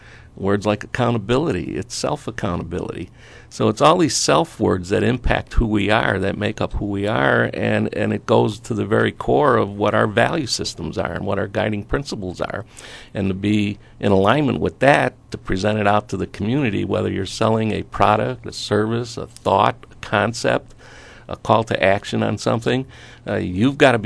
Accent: Chicago, Illinois, United States; also born or lived in Southern California; now in Arizona, United States; Well, growing up in Chicago, yes, that's where family is. That's where school was. That's where I originally got started, and then transitioned out and moved out to Southern California, and now I'm here in Arizona with Penny.

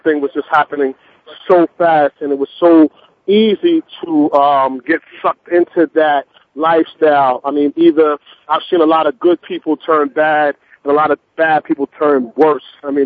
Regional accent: Brooklyn, New York, United States; Yeah, I grew up in Brooklyn, New York. Come from a very stable background.

